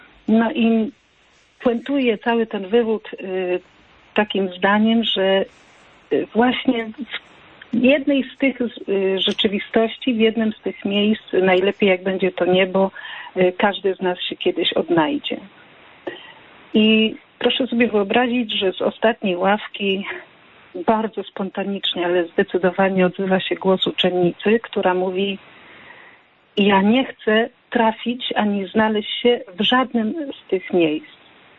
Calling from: Kalisz, Greater Poland Voivodeship, Poland; z Kalisza.

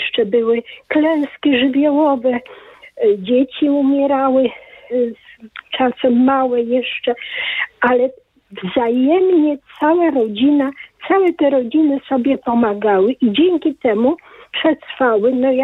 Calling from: Kraków, Lesser Poland, Poland; z Krakowa. No już wiek mam, ponad 80 lat.

